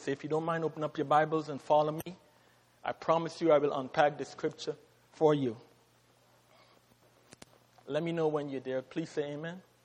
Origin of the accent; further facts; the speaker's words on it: Guyana; Growing up in Guyana, I experienced many nights when we had blackout